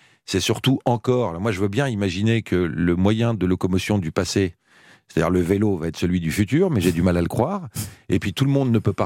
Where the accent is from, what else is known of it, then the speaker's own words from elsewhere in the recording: Fontainebleau, Île-de-France, France; moi qui étais un petit banlieusard, puisque je vivais à Fontainebleau, enfin j'ai grandi à Fontainebleau.